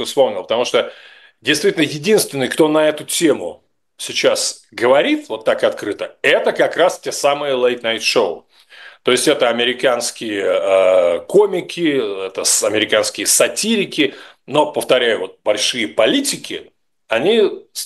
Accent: Russia; moved away; когда люди узнают, что там я из России изначально

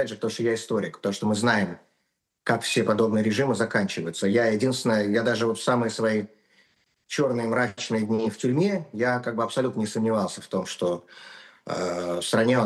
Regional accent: Moscow, Russia; я москвич в пятом поколении. То есть прапрадед мой … был купцом второй гильдии в Москве, это отец прабабушки, был купцом второй гильдии в Москве во второй половине 19 века.

